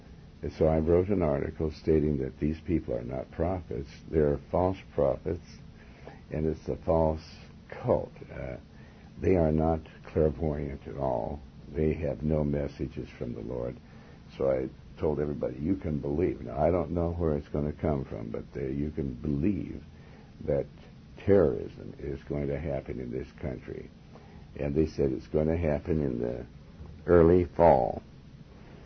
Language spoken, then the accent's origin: English; United States; So, you know, I'm an American. I love America. I'm really patriotic